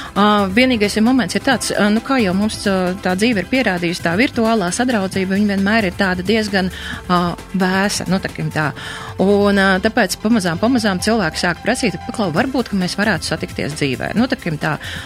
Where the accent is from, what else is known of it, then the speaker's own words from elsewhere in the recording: Riga, Latvia; now in Liepāja, Latvia; es esmu rīdziniece, bijusi rīdziniece, kura tagad jau kādu laiku ir pārcēlusies uz Liepāju, un es jau sevi tā saucu 100% par liepājnieci.